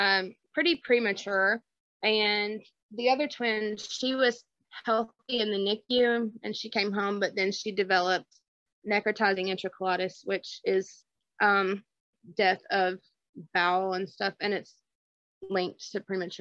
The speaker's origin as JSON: {"language": "English", "region": "Georgia", "country": "United States", "said": "We are from Northeast Georgia."}